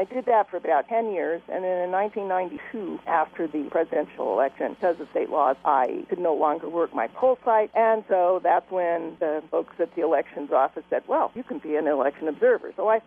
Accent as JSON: {"language": "English", "town": "Spokane", "region": "Washington", "country": "United States", "tie": "born or raised there", "said": "Well, when I grew up in Spokane, north of Hilliard, and my family wasn't wealthy or anything"}